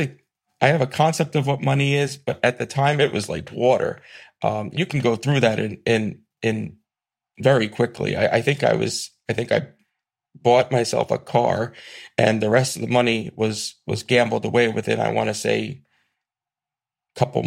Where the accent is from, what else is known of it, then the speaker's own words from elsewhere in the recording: New Jersey, United States; I'm from New Jersey.